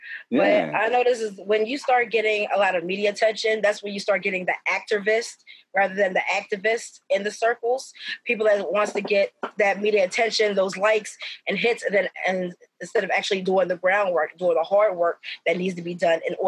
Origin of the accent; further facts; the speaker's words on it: Pemberton, New Jersey, United States; now in Pennsauken, United States; Actually, I'm from Pemberton. I live, I'm now living in Pennsauken.